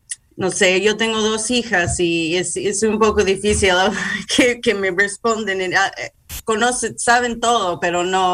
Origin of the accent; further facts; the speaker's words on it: Carmel, New York, United States; born there; yo nací aquí en Carmel, en New York, en Putnam County, pero mis padres fueron peruanos.